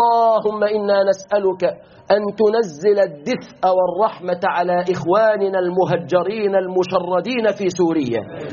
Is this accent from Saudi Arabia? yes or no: no; Egypt; بلادنا مصر